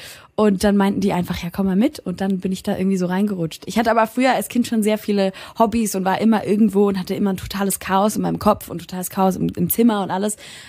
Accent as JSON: {"language": "German", "country": "Switzerland", "said": "Bei uns in der Schweiz heißen sehr, sehr viele Hunde Joya."}